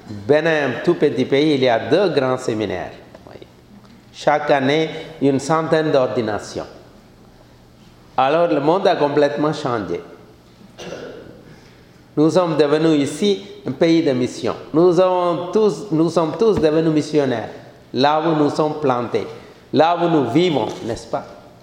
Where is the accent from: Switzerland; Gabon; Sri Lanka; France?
Sri Lanka; Donc moi-même, je suis originaire de Sri Lanka. Le Sri Lanka, comme vous savez, c'est une île, c'est une petite île à côté de l'Inde.